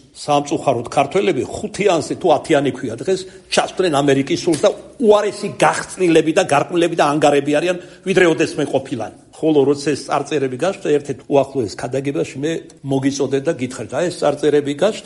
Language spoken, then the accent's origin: Georgian; Kartli, Georgia; აი ქართლელი ვარ და ჩვენში გამოთქმარა